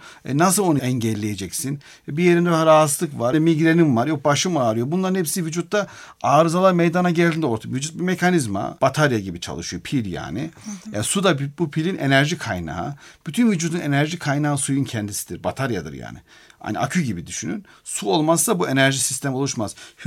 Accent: Black Sea Region, Turkey; Mesela ben Karadenizliyim, o yaylaların su inanılmaz güzel.

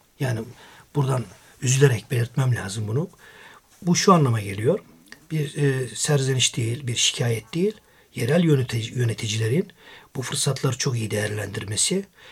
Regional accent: Kızılcabölük, Denizli, Turkey; now in Ankara, Turkey; Ben Denizli Tavas Kızılcabölük beldesindenim. Meşhur … rahmetlinin köylüsüyüm. Aynı köylüyüz. Evet. İşte Denizli'den yola çıktık.

